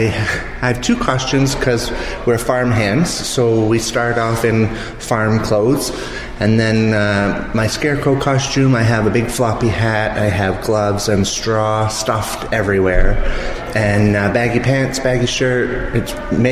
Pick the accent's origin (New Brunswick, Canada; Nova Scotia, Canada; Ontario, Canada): Ontario, Canada; Orillia; also born or lived in England; now in Wasaga Beach, Canada; I live in Wasaga Beach, but I was born in England and raised in Orillia.